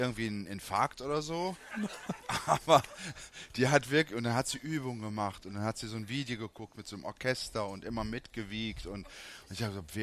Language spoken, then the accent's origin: German; Gummersbach, North Rhine-Westphalia, Germany; Ich bin in Gummersbach aufgewachsen, wahrscheinlich. Ich sage den meisten Menschen hier nicht, wo Gummersbach liegt. Das ist 40, 45 Kilometer von Köln.